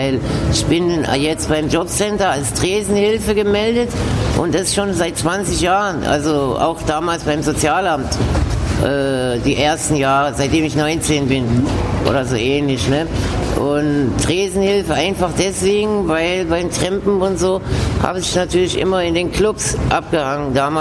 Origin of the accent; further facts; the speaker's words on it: Westheim, Baden-Württemberg, Germany; now in Berlin, Germany; Aus Baden-Württemberg, Schwäbisch Hall. Aufgewachsen in Westheim, das ist Kreis Schwäbisch Hall, und dann mittlere Reife in Schwäbisch Hall.